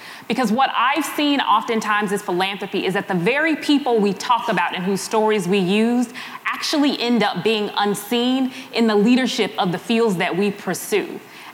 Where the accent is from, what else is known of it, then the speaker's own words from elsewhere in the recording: Chicago, Illinois, United States; And I grew up in Austin, a zip code just west of here that has, and it's currently dealing with, an endemic issue of violence in the city of Chicago